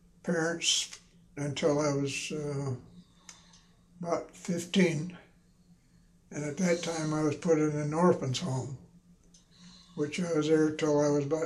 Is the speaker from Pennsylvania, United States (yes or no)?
yes; Pennsylvania, United States; born there; which showed that I was born in Pennsylvania.